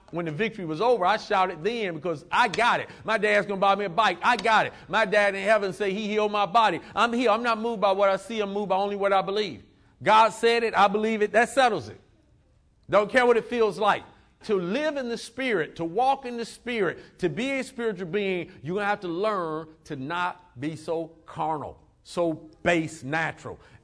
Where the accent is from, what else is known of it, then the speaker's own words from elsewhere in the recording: Detroit, Michigan, United States; I grew up in Detroit, inner city